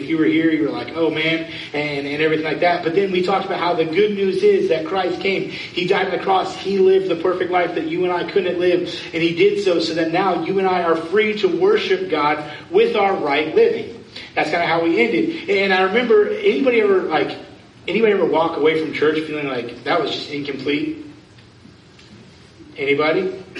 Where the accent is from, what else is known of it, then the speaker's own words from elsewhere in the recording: Florida, United States; I grew up in Florida, so I grew up as a beach kid